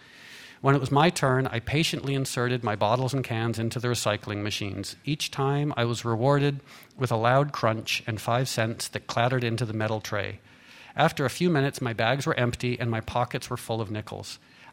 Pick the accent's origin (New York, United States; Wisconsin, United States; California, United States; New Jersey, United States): New York, United States; born there; And I was born in New York in 1965. So in 1989, I'd finally returned home, I felt.